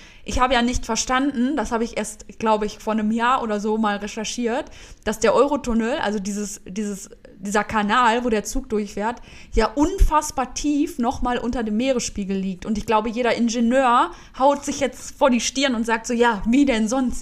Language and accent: German; Soest, North Rhine-Westphalia, Germany; ich komme ja ursprünglich aus Soest und da gibt es die Münnetalsperre.